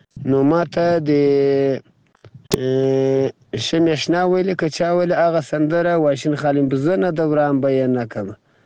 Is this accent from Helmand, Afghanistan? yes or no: no; Zabul, Afghanistan; now in Iran; د زابل دی ولایت خاکیبوان دی ولسوالۍ د اجنیم د کلی اوسیدونکی یم. دا مهال له ایران را تای سر په تماس کې یم.